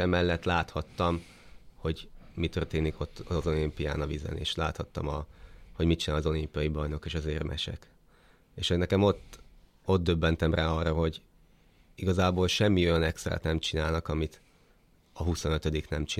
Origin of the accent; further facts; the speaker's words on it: Hungary; én itt nőttem fel